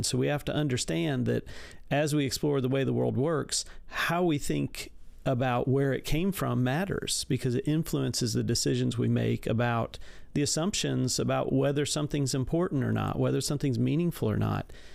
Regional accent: Troy, Illinois, United States; So I grew up in Southern Illinois, Troy, Illinois. It's a little kind of farming town.

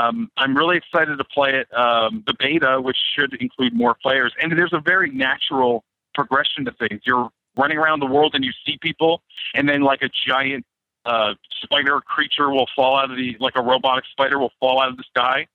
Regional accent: Canada; Now, as you know, Jeff, I'm Canadian.

